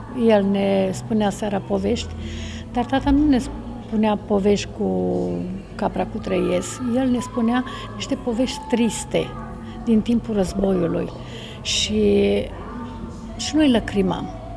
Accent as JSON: {"language": "Romanian", "country": "Romania", "said": "Să știți că sunt tare mândră că sunt româncă."}